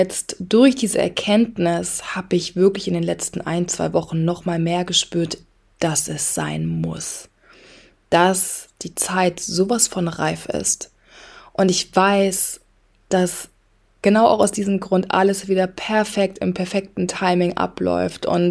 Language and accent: German; Bilbao, Basque Country, Spain; also born or lived in Singapore; ich bin in Bilbao aufgewachsen, aber auch in Singapur und generell bin ich in meiner Kindheit sehr, sehr viel umgezogen.